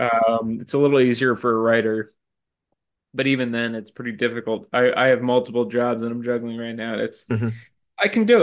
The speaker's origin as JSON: {"language": "English", "region": "New Jersey", "country": "United States", "said": "And it's actually I'm from New Jersey."}